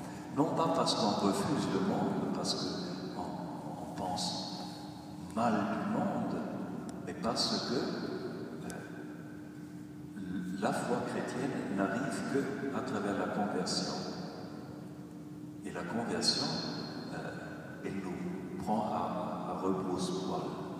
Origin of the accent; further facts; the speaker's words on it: Austria; Chez nous, en Autriche, on peut quitter l'Église.